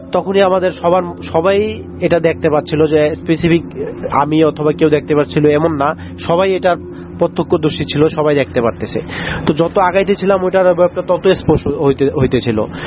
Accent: Shariatpur, Dhaka Division, Bangladesh; তো এটি আমাদের গ্রাম অঞ্চলের একটি ঘটনা, শরীয়তপুরের।

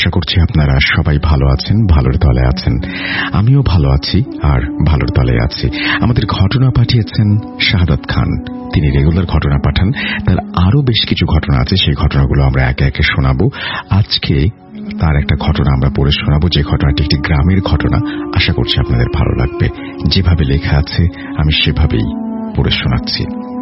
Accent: Munshiganj, Dhaka Division, Bangladesh; আমাদের গ্রামের নাম মুন্সীগঞ্জ। মুন্সীগঞ্জের সিবাই পাড়ার একটা এলাকাতে থাকি।

